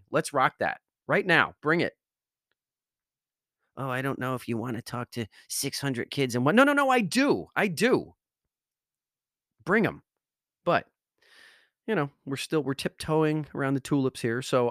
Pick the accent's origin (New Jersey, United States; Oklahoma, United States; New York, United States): New Jersey, United States; Wallington; I grew up on Locust Ave in Wallington, New Jersey, the street named after a bug, okay?